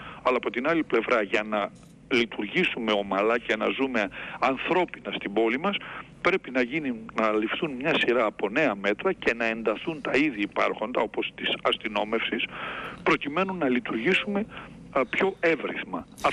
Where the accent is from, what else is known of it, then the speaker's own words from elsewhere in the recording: Thessaloniki, Central Macedonia, Greece; και εγώ και ως θεσσαλονικιός βουλευτής